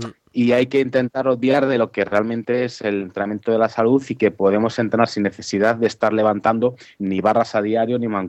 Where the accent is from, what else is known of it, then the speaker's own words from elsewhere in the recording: Valladolid, Castile and León, Spain; soy de Valladolid.